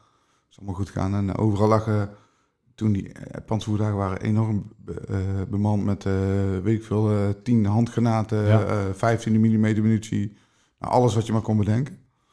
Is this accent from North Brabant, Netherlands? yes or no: yes; North Brabant, Netherlands; ja, ik kom uit Brabant, hè. Soms is mijn taal iets anders.